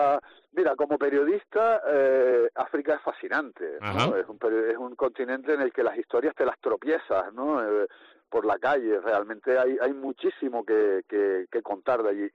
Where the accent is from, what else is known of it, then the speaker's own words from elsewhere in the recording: Canary Islands, Spain; Mira, yo soy canario y, por ejemplo, he hablado mucho con mi padre.